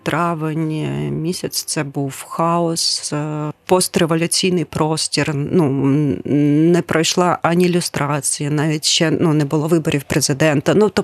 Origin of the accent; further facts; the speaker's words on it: Luhansk, Luhansk Oblast, Ukraine; now in Kyiv, Ukraine; реєстрація луганська, і я її залишаю. Я хочу проходити через всі ці незручності якось, як всі луганчани.